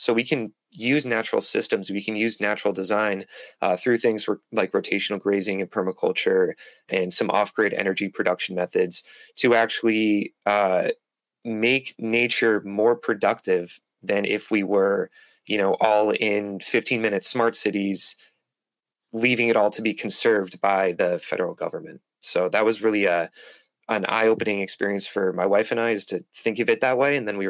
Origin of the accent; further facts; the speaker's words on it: Massachusetts, United States; I'm from north of Boston.